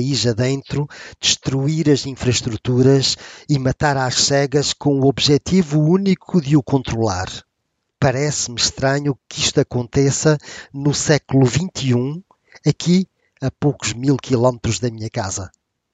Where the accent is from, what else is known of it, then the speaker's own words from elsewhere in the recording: Portugal; born there; also born or lived in Angola; Eu nasci em Portugal, mas vivi cerca de 10 anos em Angola. Regressei a Portugal antes do 25 de abril de 74